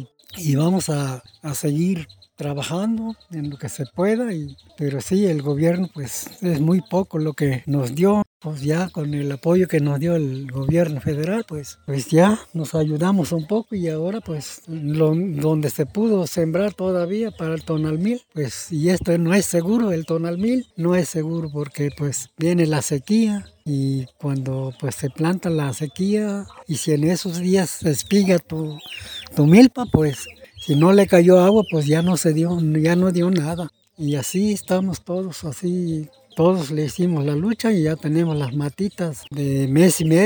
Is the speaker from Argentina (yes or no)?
no; Ixhuatlán de Madero, Veracruz, Mexico; soy de aquí de Berto Castillo Martínez, municipio de Ixtotlán de Madero, Veracruz.